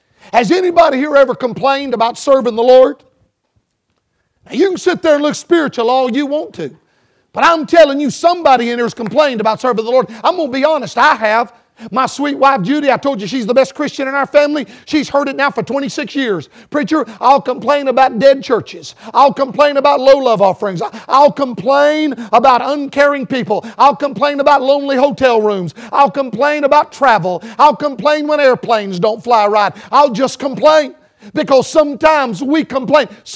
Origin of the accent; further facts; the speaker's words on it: Florida, United States; I mean, I'm from Florida. I had to wear the thermals and the gloves, and I had to have a toboggan.